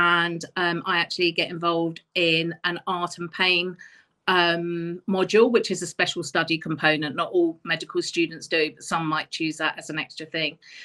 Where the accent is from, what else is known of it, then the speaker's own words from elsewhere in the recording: London, United Kingdom; I'm from South London.